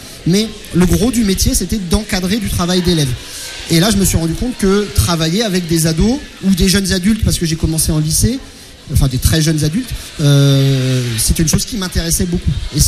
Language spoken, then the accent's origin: French; Orléans, Centre-Val de Loire, France; revenir dans ma région d'origine, donc à Orléans